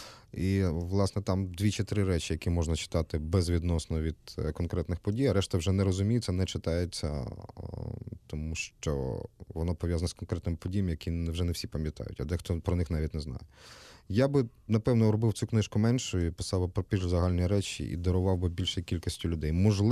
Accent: Kyiv, Ukraine; also born or lived in Kharkiv; я все своє життя прожив в Києві, просто з Харкова мене багато що пов'язує

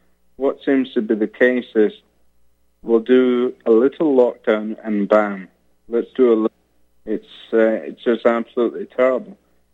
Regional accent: United Kingdom; I'm a British citizen, for example, though I have a house in Germany.

